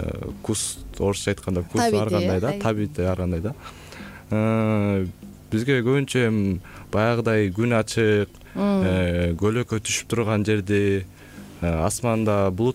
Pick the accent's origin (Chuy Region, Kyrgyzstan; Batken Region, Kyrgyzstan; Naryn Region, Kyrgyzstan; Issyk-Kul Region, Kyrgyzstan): Naryn Region, Kyrgyzstan; Kyzyl-Jyldyz; Мен Нарын областына караштуу Жумал районунун Кызыл Жылдыз айылында туулуп өскөм. Мен беш бир тууганмын. Баары тең эркек, эң улуусу менмин. Жылым 2006.